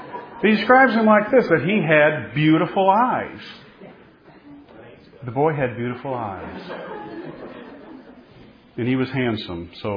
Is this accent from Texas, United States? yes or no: yes; DeSoto, Texas, United States; And I grew up around DeSoto.